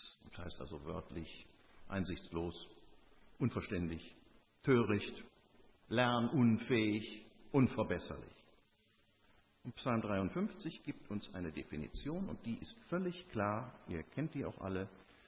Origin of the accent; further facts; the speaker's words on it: Rhineland, Germany; Naja, und bei uns im Rheinland, ja, insbesondere in der Zeit vor Aschermittwoch, da trifft man die Narren häufiger.